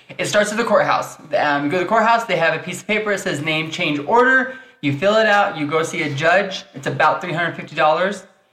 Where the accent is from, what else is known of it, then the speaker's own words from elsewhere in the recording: Texas, United States; born there; I was born in Texas also